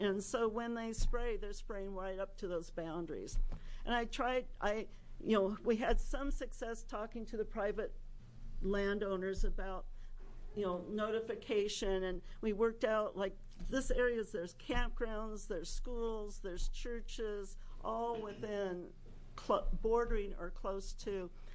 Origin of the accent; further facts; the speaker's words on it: North Bend, Oregon, United States; now in Rockaway Beach, United States; I grew up on the Oregon coast, actually North Bend, near where Senator Roblin is from